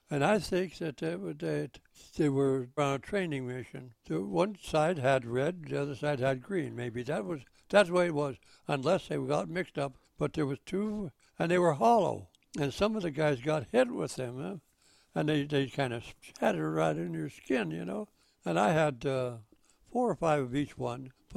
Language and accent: English; Montana, United States; People used to ask me, you from Texas? I said, no, I'm from Montana.